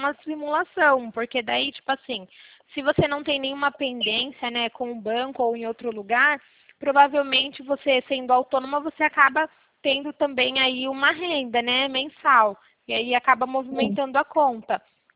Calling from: São Paulo, Brazil; Sim, hoje eu falo aqui de São Paulo, Regina.

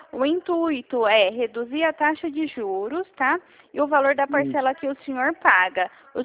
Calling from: Dracena, São Paulo, Brazil; Eu sou de Dracena.

